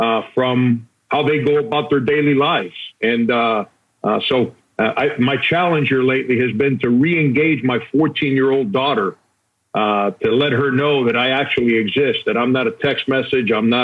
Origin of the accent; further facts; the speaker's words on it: Florida, United States; I grew up in South Florida. I'm a football guy.